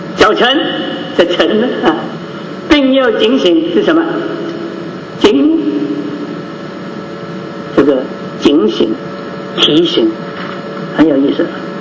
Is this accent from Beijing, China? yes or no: no; Guangdong, China; accent: Cantonese; 我们 广东话啊，打更啊，哦，我们广东话叫打更